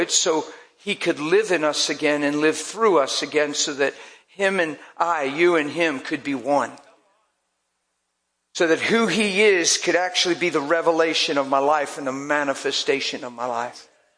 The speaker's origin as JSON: {"language": "English", "region": "East Coast", "country": "United States", "lives_now": "California, United States", "said": "You know, I'm all the way out in California. I'm from the East Coast."}